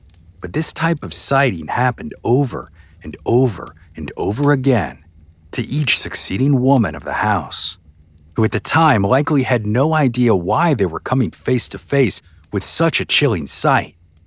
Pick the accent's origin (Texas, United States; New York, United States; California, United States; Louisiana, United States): Louisiana, United States; New Orleans; it is a tale from my hometown of New Orleans, Louisiana.